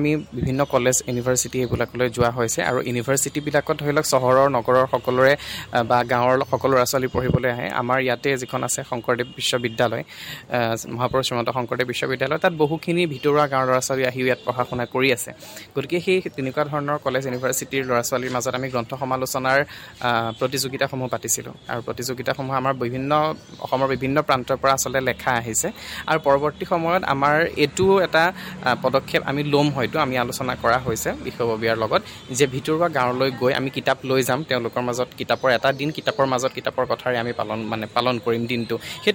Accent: Diphalu, Assam, India; মোৰ ঘৰ নগাঁৱতে ডিফলুত।

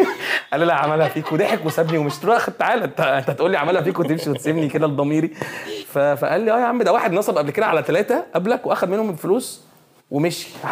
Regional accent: Egypt; moved away as an adult; now in Kuwait; انا اصلا جاي من مصر الكويت اصلا بعقد من مصر

